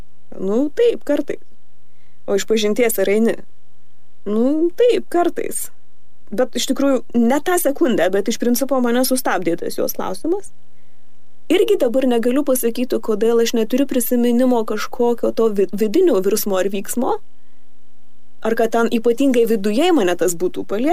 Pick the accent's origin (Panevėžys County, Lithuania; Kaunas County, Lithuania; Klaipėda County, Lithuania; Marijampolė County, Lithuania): Marijampolė County, Lithuania; Marijampolė; Augau Marijampolėje, visiškai greta, galima sakyti, tam pačiam kieme, būtą turėjo seserys, tos pačios vienuolijos, kurioje dabar esu.